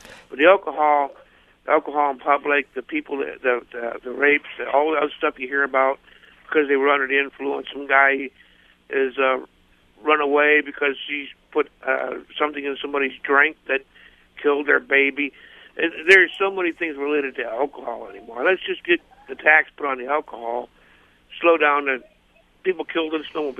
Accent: Boscobel, Wisconsin, United States; Boscobel, Wisconsin.

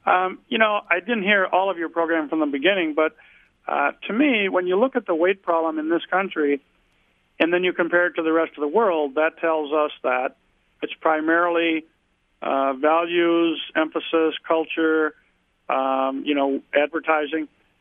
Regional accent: Midwest, United States; also born or lived in California / Illinois; I'm from the Midwest, was raised here, and I'm back here, but lived for quite a while in California and Illinois

